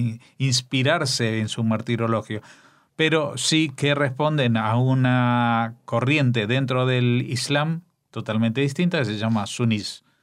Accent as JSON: {"language": "Spanish", "country": "Argentina", "tie": "born there", "said": "yo, por ejemplo, que soy argentino de nacimiento"}